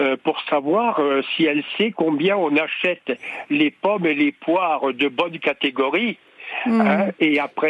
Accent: Auvergne-Rhône-Alpes, France; Moi, je suis de la Drôme et je vous appelle

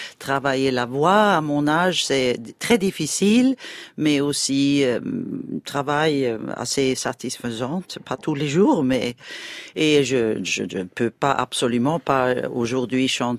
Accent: Sweden; French is a second language; j'ai adoré d'être chez moi en Suède, de me réveiller tous les jours dans mon lit

